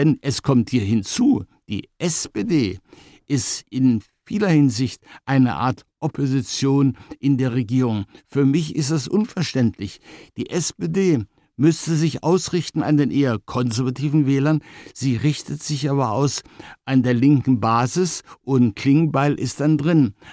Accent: Leipzig, Saxony, Germany; da ich ja Leipziger bin

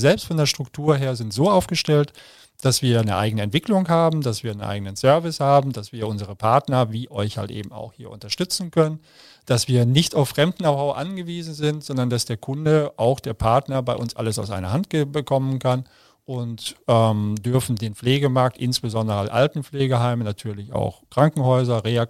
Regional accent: North Rhine-Westphalia, Germany; Ich komme aus dem Sauerland.

